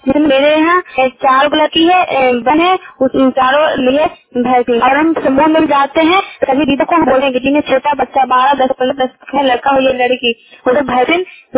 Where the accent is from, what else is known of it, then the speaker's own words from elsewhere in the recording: India; मैं नर्मदा जिला की निवासी हूँ, हरदौत प्रखंड की हूँ।